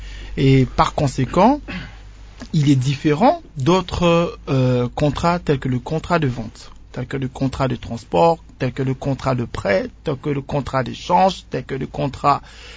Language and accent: French; DR Congo; ici chez nous en RDC